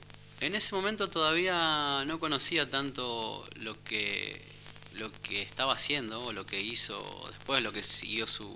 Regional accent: Santa Fe, Argentina; como buen santafesino y hijo de musiqueros, del litoral

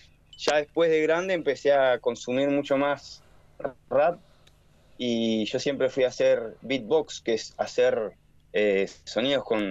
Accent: Rawson, Chubut, Argentina; yo soy de Rawson, de allá de la costa

